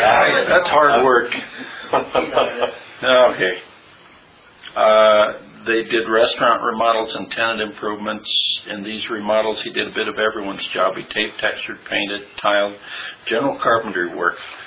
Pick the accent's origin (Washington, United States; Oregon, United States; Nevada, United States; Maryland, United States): Nevada, United States; Reno; I was born and raised in Reno, Nevada. My parents were ranchers and owned Callahan Ranch.